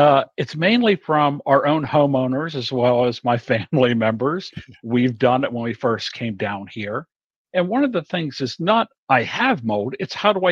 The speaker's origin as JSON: {"language": "English", "region": "Ohio", "country": "United States", "said": "Originally Ohio, small town south of Columbus."}